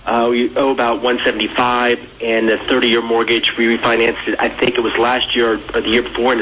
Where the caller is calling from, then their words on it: Taipei, Taiwan; I'm actually in Taipei right now.